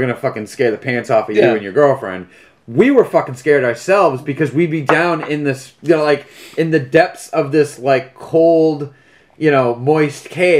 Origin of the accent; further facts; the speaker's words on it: Winthrop, Massachusetts, United States; we grew up in Winthrop, Massachusetts, and that was our, like, that was our regional haunted house.